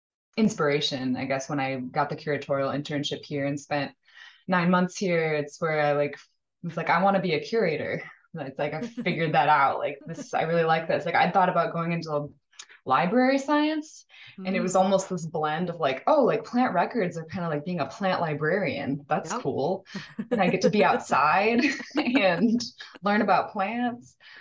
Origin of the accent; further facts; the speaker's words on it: Minnesota, United States; I'm from Minnesota originally